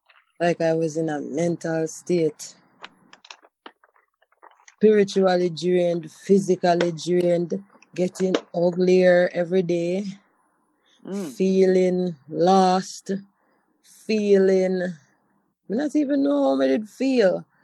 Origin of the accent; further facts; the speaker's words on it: Montego Bay, Saint James, Jamaica; I'm from Montego Bay.